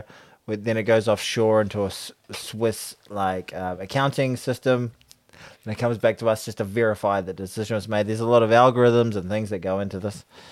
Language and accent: English; South Africa; accent: South African; now in Auckland, New Zealand; my South African accent, it's